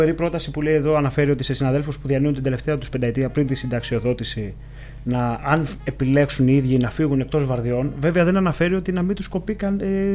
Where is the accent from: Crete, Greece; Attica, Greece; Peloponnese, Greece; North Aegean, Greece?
Peloponnese, Greece; Εγώ τυχαίνει να είμαι από την Αρκαδία, αλλά.